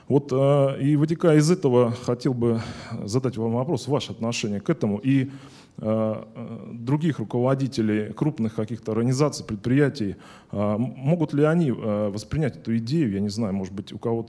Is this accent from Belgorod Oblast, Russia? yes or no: yes; Gubkin, Belgorod Oblast, Russia; Я являюсь как бы коренным жителем Белорусской области, город Губкин, родился и вырос здесь.